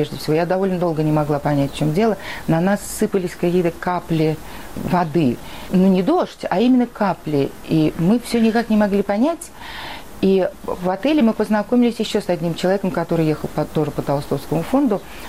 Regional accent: Saint Petersburg, Russia; moved away as an adult; Я родилась в Ленинграде, выросла в Ленинграде

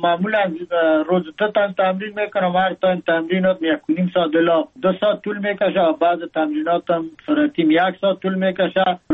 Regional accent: Afghanistan; now in Thailand; مردم افغانستان، وطنم، دوری از وطن

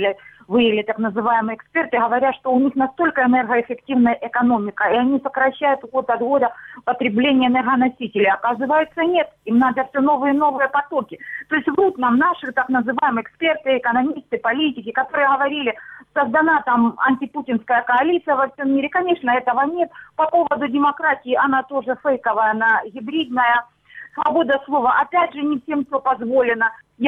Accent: Luhansk Oblast, Ukraine; Добрый вечер. Я с Луганщины.

